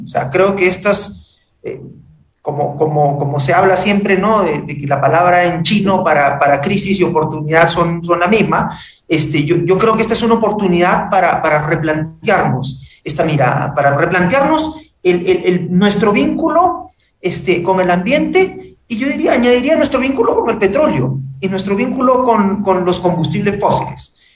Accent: Lima, Peru; nosotros, como peruanos, como limeños, cambiemos absolutamente el chip

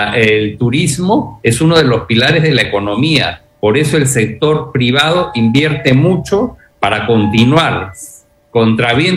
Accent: Peru; Nosotros mismos como peruanos somos unos óptimos anfitriones para con el turista.

